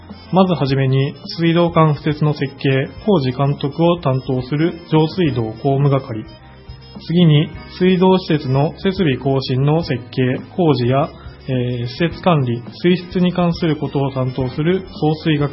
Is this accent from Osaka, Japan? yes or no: no; Numazu, Shizuoka, Japan; 自分が生まれ育った沼津をより良い町にしたい、活気あふれる町にしたいと考え、市役所を受けました。